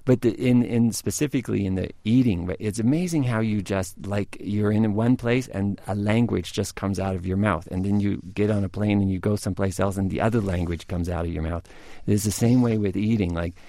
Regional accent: Wyoming, United States; We're from Wyoming, right?

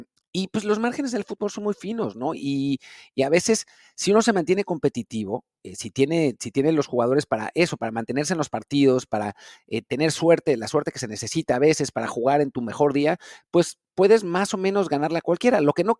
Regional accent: Mexico; Y bueno, como mexicanos, hay que disfrutarlos porque la realidad es que no pasan mucho, ¿no?

